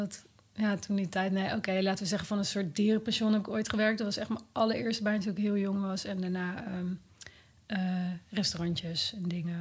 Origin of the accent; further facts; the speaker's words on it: Utrecht, Netherlands; in de Meren, waar ik vandaan kom. Ik ben geboren in Utrecht, maar okay. Ik ben opgegroeid in de Meren.